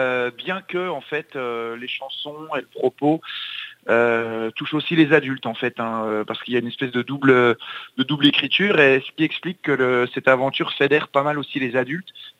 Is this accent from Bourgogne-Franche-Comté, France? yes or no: yes; Besançon, Bourgogne-Franche-Comté, France; moi je suis de Besançon, avec mon équipe on est tous du coin